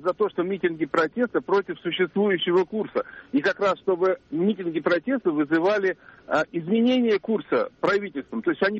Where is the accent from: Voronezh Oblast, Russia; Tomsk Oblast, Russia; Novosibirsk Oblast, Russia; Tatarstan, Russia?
Tomsk Oblast, Russia; Tomsk; я из Томска.